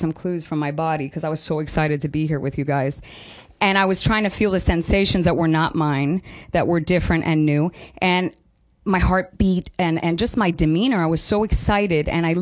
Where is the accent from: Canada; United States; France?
Canada; I'm from Canada, so the way I keep warm is by eating sweet potato and healthy carbs.